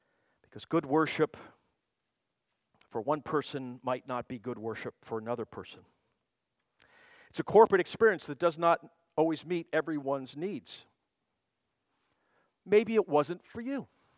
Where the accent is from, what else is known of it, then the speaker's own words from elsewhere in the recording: United States; I grew up 22 miles outside of New York City.